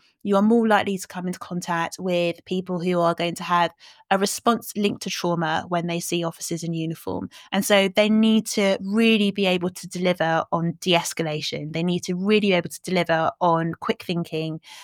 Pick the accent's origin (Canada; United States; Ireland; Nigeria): Nigeria; as a Nigerian, my voice modulates a lot. I move my hands a lot. I speak really loudly.